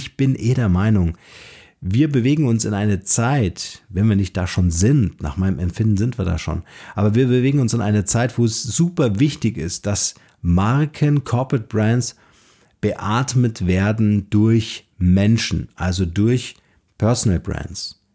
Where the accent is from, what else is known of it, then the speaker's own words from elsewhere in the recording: Bavaria, Germany; ich komme aus Bayern